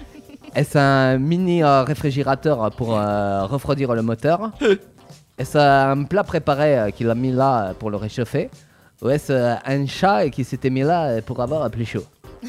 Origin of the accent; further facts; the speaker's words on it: Provence-Alpes-Côte d'Azur, France; accent: Marseille; Moi, c'est mon petit accent marseillais.